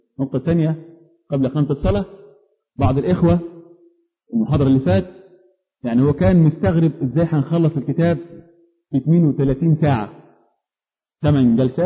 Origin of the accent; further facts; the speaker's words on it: Upper Egypt, Egypt; انا رجل صعيدي معذرة جاي من اخر الخط